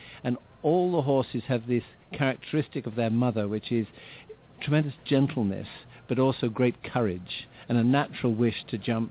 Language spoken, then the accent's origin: English; Ireland; I came over from Ireland